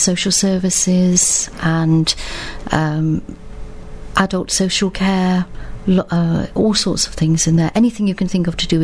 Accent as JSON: {"language": "English", "town": "Bristol", "region": "South West England", "country": "United Kingdom", "tie": "born there", "said": "I was born in Bristol."}